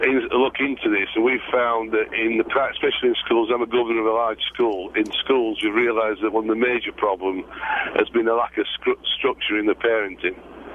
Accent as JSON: {"language": "English", "region": "England", "country": "United Kingdom", "said": "I'm from England."}